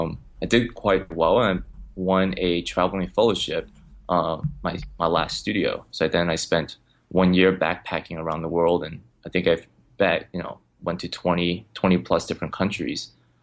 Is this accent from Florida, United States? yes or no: no; Chicago, Illinois, United States; Like, my parents are immigrants from China. I'm born and raised in Chicago. So we were fairly poor, growing up.